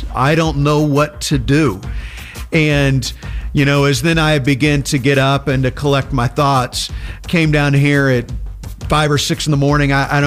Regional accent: Midwest, United States; It's different than the way that I grew up in the Midwest and I did my early ministries here

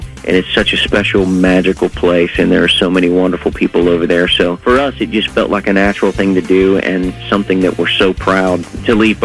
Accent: Columbus, Ohio, United States; Well, you know, Gary is my cousin. We grew up together in Columbus, Ohio

